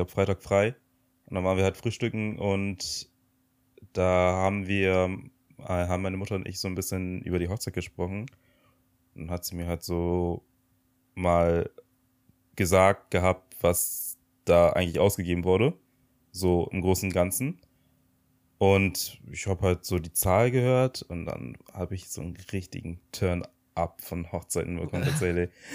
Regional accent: Togo; now in Germany; Ich komme ja ursprünglich aus Togo, aus Westafrika. Und dort wird halt größtenteils Französisch gesprochen.

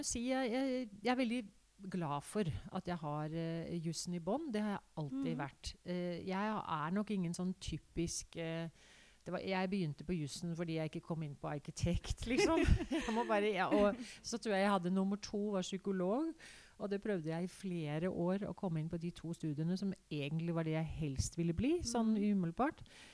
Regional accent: Denmark; moved away as an adult; now in Norway; jeg er født og oppvokst i Danmark og har også tatt jussen i Danmark. Og så er jeg norsk advokat. Jeg flyttet til Norge rett etter jeg var ferdig med jussen.

